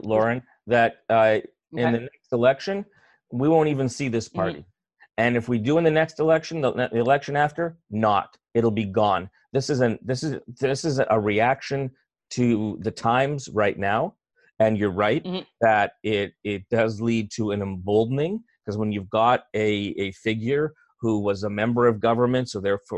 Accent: Canada; we're Canadian.

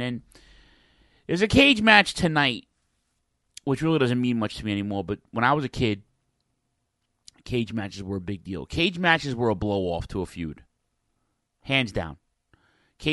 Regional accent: New York City, New York, United States; Madison Square Garden in my town, my hometown, New York City.

